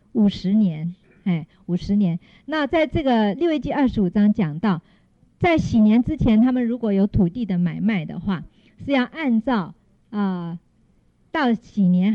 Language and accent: Chinese; China; 那我们中国人是很会这个在经济上做打算